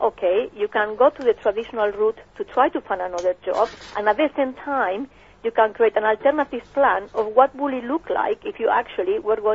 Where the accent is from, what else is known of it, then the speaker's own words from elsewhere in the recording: Barcelona, Catalonia, Spain; I come from Barcelona.